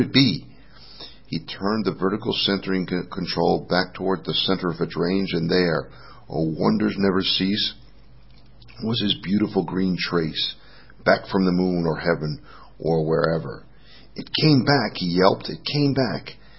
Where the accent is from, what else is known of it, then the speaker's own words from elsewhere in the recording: New York, United States; The old New York accents are interesting. I say that as a New Yorker.